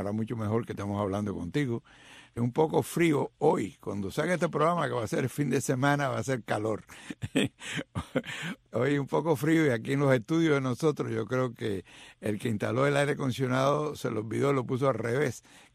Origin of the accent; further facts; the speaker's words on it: Cuba; como buenos cubanos